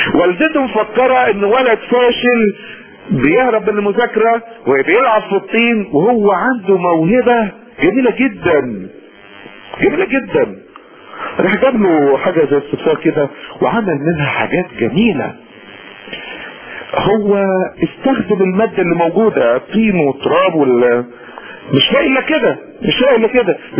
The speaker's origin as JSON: {"language": "Arabic", "region": "Upper Egypt", "country": "Egypt", "said": "او حاجات كده عندنا في الصعيد لا"}